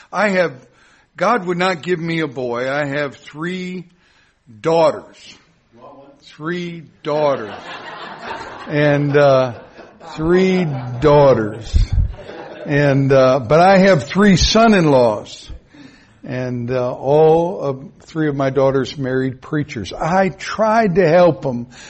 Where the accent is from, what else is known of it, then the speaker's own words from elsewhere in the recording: Wisconsin, United States; I was raised in Wisconsin, born in Wisconsin Rapids. I love the state of Wisconsin.